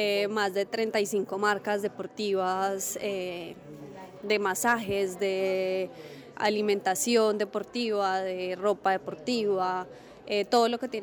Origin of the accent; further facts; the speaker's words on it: Medellín, Antioquia, Colombia; Sí, yo soy de Medellín.